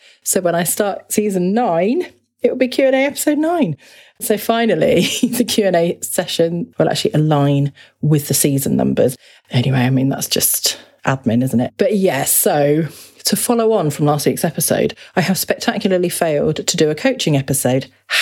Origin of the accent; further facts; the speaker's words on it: United Kingdom; you know, I'm British, but we are quite negative about languages.